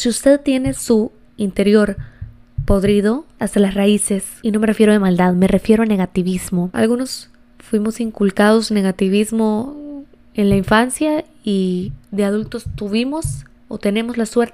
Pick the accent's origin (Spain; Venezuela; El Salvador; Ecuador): El Salvador; He escuchado muchas influencers de diferentes países también, no solo El Salvador, de donde yo soy